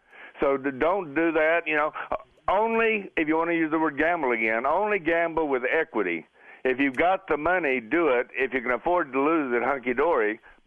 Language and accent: English; New Mexico, United States; Now, my grandparents, and I lived in New Mexico. I'm from New Mexico all my life.